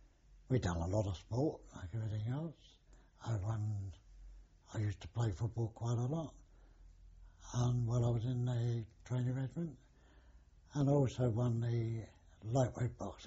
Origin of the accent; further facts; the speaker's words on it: Chelsea, London, United Kingdom; I grew up in Chelsea, went to school in Chelsea, left Chelsea, well, to move to Fulham when I came out of the army, and then I moved down here in 1963, I think it was.